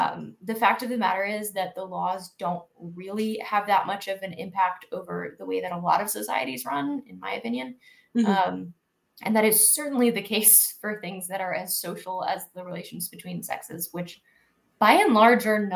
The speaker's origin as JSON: {"language": "English", "region": "New York", "country": "United States", "tie": "born or raised there", "said": "I grew up in New York State."}